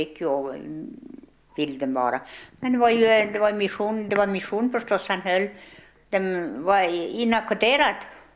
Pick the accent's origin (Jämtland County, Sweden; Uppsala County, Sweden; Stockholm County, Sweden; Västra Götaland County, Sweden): Jämtland County, Sweden; Och jag är ifrån Jämtland, jag är född.